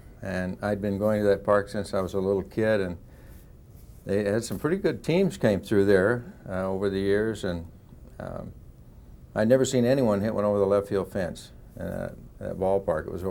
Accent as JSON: {"language": "English", "region": "Idaho", "country": "United States", "tie": "born or raised there", "said": "he rented a car in Boise and drove to my hometown, which was about 60 miles from Boise."}